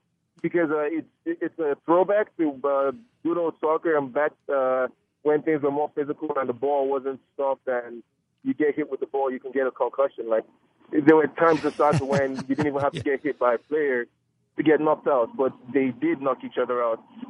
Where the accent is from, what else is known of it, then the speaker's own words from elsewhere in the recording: Nigeria; I'm Nigerian.